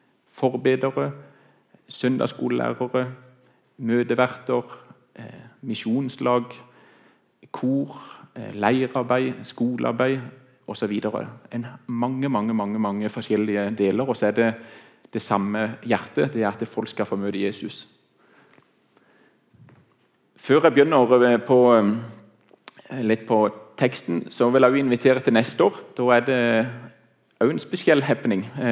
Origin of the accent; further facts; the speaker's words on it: Flekkerøy, Agder, Norway; Og så kommer jeg opprinnelig fra Flekkerøy. Der har jeg bodd 17 år.